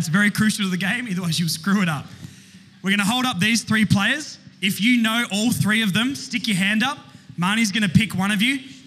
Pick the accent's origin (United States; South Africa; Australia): Australia; Tasmania; Hey, I'm from Tassie. Don't make those jokes. It's personal.